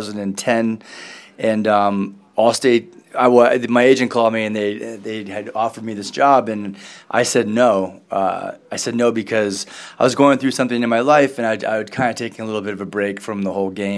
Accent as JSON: {"language": "English", "town": "Portland", "country": "United States", "said": "Don't get me wrong, I don't mind going to LA, but I'm from Portland"}